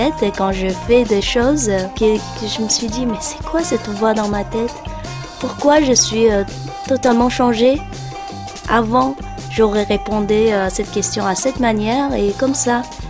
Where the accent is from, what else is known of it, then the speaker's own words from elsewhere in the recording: Xinjiang, China; Je viens de la Chine. Nord-ouest de la Chine, en fait, c'était Turkestan. Et ça fait 66 ans qu'on est sous le pouvoir de la Chine, comme Tibet